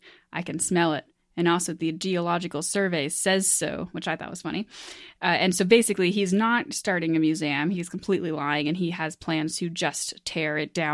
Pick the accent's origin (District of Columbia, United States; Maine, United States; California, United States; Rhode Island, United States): Maine, United States; so I'm from Maine, so I'm legally required to bring up